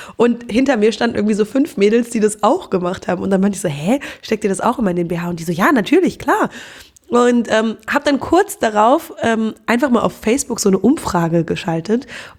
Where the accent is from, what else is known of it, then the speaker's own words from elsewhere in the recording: Cologne, North Rhine-Westphalia, Germany; ich bin 25 Jahre alt und ich komme aus Köln.